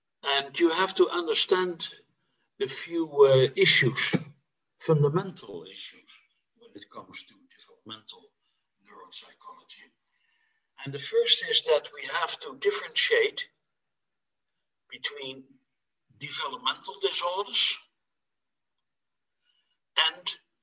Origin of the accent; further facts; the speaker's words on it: North Netherlands, Netherlands; I'm from the Netherlands, the north of the Netherlands, which is practically also the south of the Netherlands because it is a very small country